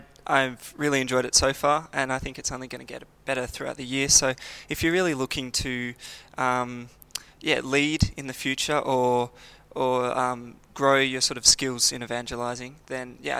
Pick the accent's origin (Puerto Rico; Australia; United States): Australia; Donvale, Victoria; I'm from Donvale, Prezi. So I go to the same church as Ash.